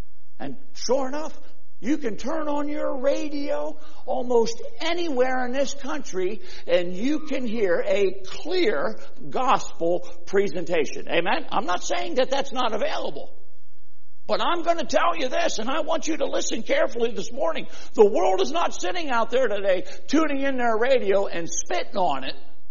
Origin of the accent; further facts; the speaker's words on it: Freeburg, United States; I was born and raised in Freeburg.